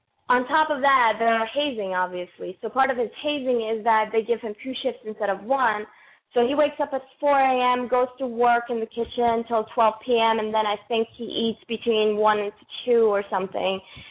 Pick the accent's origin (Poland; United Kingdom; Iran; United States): Iran; No, I'm from Iran.